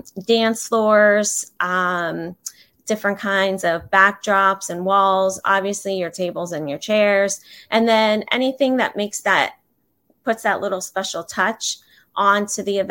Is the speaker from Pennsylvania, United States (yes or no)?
yes; Pennsylvania, United States; I am from Pennsylvania, so I am so glad to be gone from the snow.